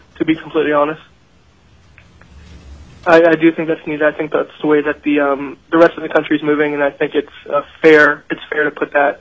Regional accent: Georgia, United States; I grew up in Georgia. Being a young African American in Georgia, I definitely see what discrimination is

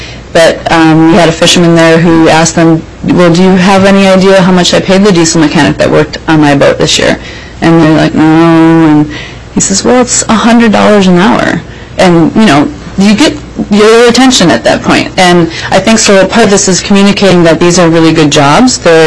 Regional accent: Wrangell, Alaska, United States; Thank you. I'm from Wrangell

